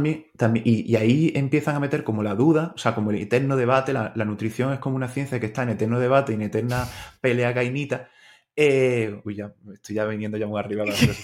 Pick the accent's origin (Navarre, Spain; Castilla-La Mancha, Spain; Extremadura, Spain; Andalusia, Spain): Andalusia, Spain; Málaga; Por contextualizar un poco por mi acento, por si no habéis dado cuenta ya todavía. Yo soy de Málaga, pero estudié en Granada.